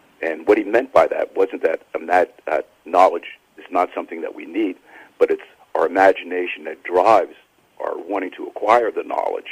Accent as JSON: {"language": "English", "town": "Bronx", "region": "New York", "country": "United States", "tie": "born or raised there", "said": "I was the oldest of four children, and I grew up in the Bronx, New York."}